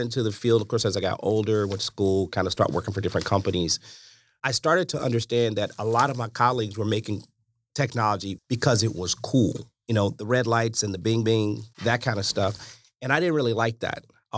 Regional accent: St. Louis, Missouri, United States; We lived in St. Louis. We grew up in St. Louis.

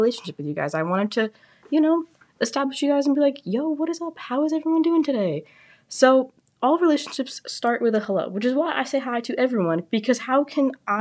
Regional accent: Brewster, New York, United States; I am from Brewster, New York. That's about 4.5 hours away, so that's pretty cool. A little bit near the city.

